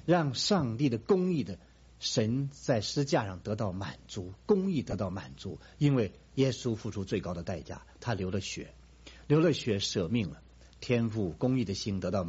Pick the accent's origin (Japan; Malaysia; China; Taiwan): China; 所以身为中国人，我刚才讲实在是得天独厚